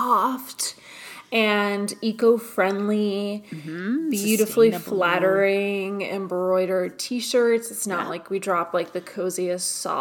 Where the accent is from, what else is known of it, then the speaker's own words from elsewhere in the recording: New York City, New York, United States; because I grew up in New York City. I remember going to Coney Island on the weekends